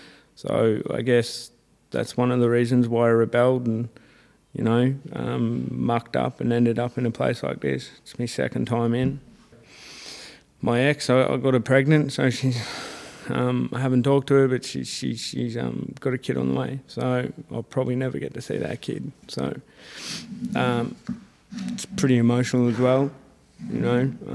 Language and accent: English; New South Wales, Australia; I'm from New South Wales, Blue Mountains, Wiradjuri tribe.